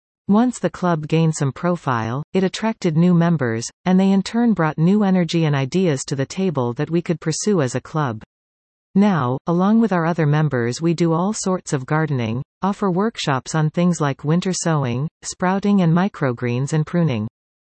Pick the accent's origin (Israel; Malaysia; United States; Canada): Canada; Mississauga, Ontario; We grew up in Arundale, before it became Mississauga, not too far from each other. We went to different public schools, then the same high school, Streetsville, and then the University of Waterloo.